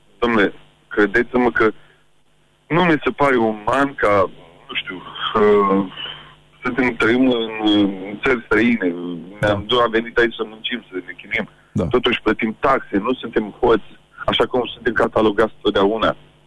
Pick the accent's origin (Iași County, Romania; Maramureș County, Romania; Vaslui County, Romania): Iași County, Romania; Iași; Eu sunt din Iași.